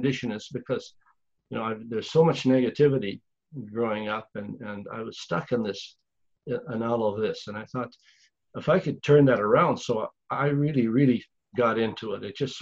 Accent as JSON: {"language": "English", "country": "Canada", "tie": "born there", "said": "He came over from Europe, and I was born in Canada. But the first 12 years, we were desperately poor."}